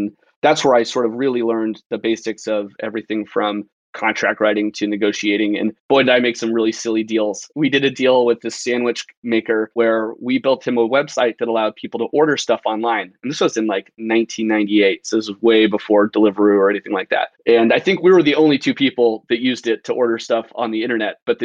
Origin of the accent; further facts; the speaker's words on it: Colorado, United States; Yeah, so I was born and raised in Colorado. My mother is French, and my father spent the majority of his adult life down in Patagonia in South America.